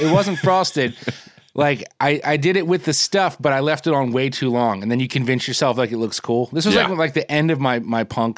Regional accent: New Jersey, United States; without ever leaving the confines of my home state of Jersey.

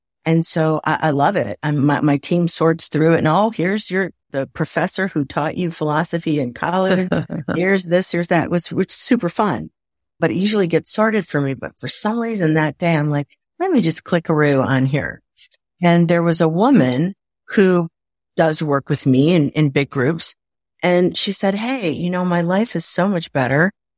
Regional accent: Waukegan, Illinois, United States; And I don't know, because I'm from Waukegan, Illinois.

